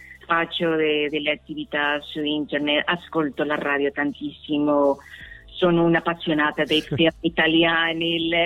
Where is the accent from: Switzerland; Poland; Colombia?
Colombia; now in United States; io sono nata, cresciuta in Colombia